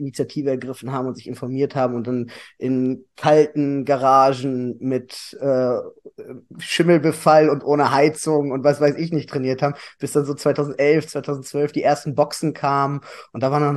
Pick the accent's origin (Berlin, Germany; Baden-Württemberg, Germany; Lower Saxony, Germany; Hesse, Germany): Lower Saxony, Germany; Hanover; Ich bin inzwischen 34 Jahre alt, komme aus Hannover.